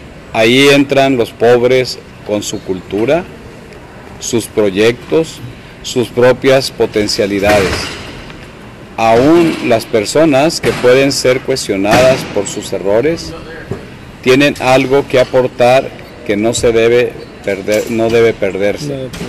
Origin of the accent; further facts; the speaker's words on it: Chihuahua, Mexico; como a mí, que soy de Chihuahua, ¿verdad?